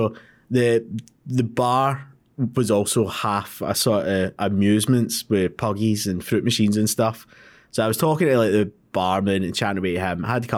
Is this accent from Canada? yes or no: no; Glasgow, Scotland, United Kingdom; we grew up in Glasgow